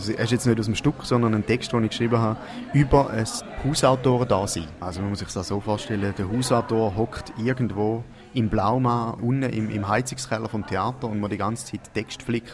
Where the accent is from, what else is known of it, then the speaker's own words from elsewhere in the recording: Stein am Rhein, Schaffhausen, Switzerland; ich bin in Stein im Rhein aufgewachsen, in einem kleinen Städtchen am Untersee. Es ist ein ganz schönes Städtchen, ein mittelalterliches Städtchen, das eine wunderschöne Altstadt hat.